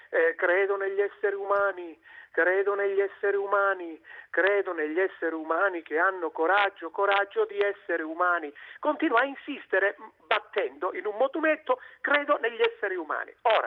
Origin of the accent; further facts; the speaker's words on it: Isola di Capo Rizzuto, Calabria, Italy; now in Sicily, Italy; sono calabrese di Isola Capo Rizzuto, di Crotone, almeno una volta al mese vado a trovare i miei genitori, devo fare 5 ore di strada